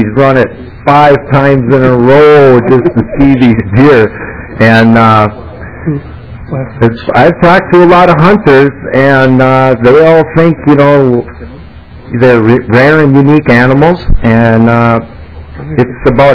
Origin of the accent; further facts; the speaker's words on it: Wahkon, Minnesota, United States; I'm from Waukon, Minnesota, south end of Mille Lacs Lake.